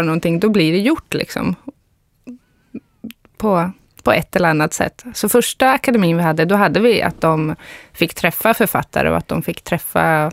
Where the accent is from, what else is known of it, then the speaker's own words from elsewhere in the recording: Östersund, Jämtland County, Sweden; det är för att jag kommer från Östersund